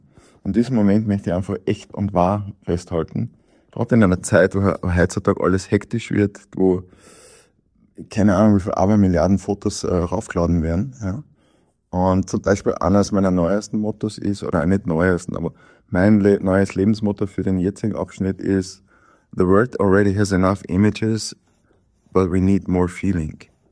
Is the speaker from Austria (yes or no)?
yes; Carinthia, Austria; accent: Carinthian; da mein Kärntner Dialekt für die meisten schwer zu verstehen zu scheinen sein. Anyway, es ist einfach authentisch, wenn ich Kärntnerisch spreche.